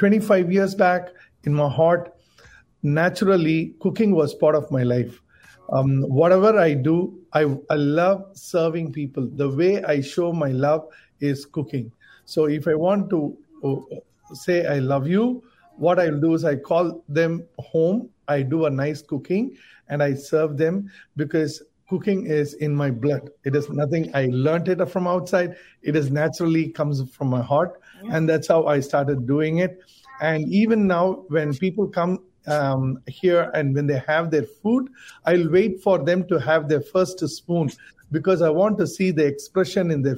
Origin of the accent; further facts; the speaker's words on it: Tamil Nadu, India; English is a second language; And we are from South India, and I'm from a state called Tamil Nadu in southern part of India, and my wife is from Kerala.